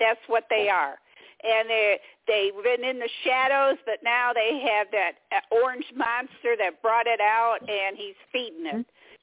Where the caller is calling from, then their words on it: Michigan, United States; Michigan.